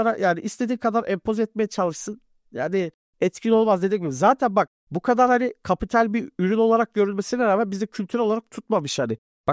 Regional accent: Edirne, Turkey; Ben Edirne'den

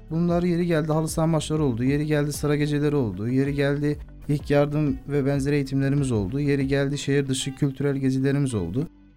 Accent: Tutak, Ağrı Province, Turkey; now in İzmir, Turkey; Aslen Ağrı Tutaklıyım. İzmir'de ikamet ediyorum.

